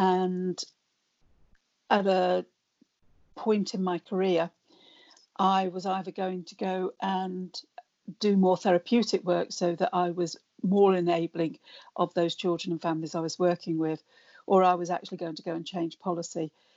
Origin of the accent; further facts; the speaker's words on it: Birmingham, West Midlands, United Kingdom; I grew up in Birmingham, and I think my experience in Birmingham shapes everything